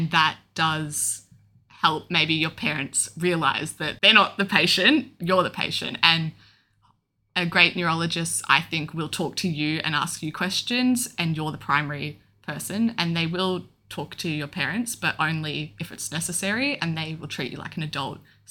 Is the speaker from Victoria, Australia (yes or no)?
yes; Melbourne, Victoria, Australia; I'm 22 and I'm from Melbourne.